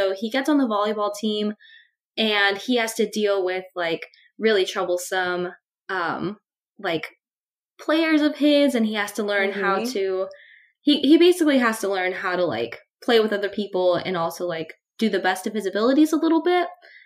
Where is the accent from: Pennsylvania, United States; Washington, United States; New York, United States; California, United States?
California, United States; San Diego; I'm from California, born and raised. I'm actually from like Southern California. I'm from San Diego.